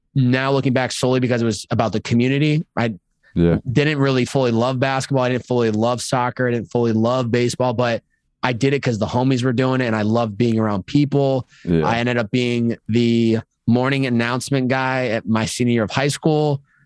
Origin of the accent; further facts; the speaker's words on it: Chicopee, Massachusetts, United States; I grew up in Chicopee, Massachusetts, hour and a half west of Boston.